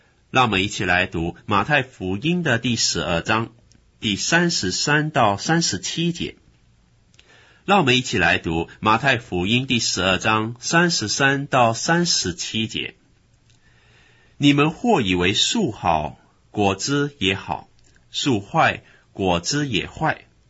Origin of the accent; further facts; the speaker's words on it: China; 我们中国人的俗语有说，祸从口出，这句话说得很有道理。